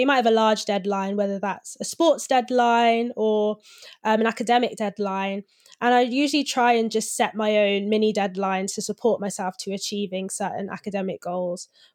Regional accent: Coventry, West Midlands, United Kingdom; At my school, I was one of the minority. I went to a private school in Coventry.

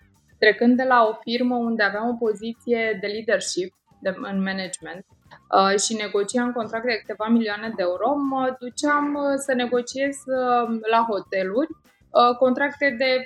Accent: Romania; Eu ca om de business, eu ca româncă, eu ca om în general.

